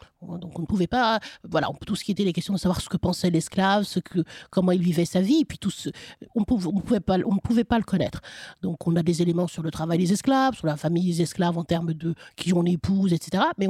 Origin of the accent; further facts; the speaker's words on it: Paris, Île-de-France, France; je suis née à Paris, j'ai vécu effectivement toute mon enfance, mon adolescence, une partie de ma vie adulte dans l'Hexagone